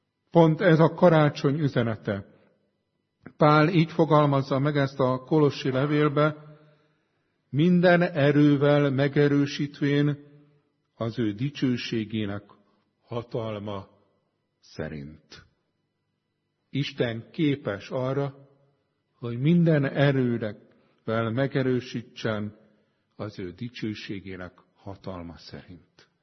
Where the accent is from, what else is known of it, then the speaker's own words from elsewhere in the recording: Budapest, Hungary; Én pesti gyerek vagyok